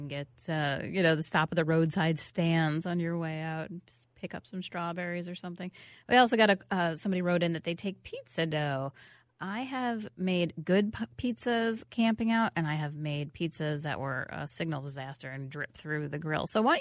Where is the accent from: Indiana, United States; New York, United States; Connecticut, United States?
New York, United States; New York City; as you know, I grew up in New York City